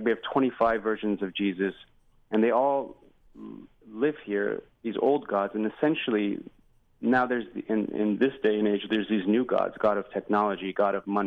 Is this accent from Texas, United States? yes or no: no; California, United States; And you know, I grew up in Orange County.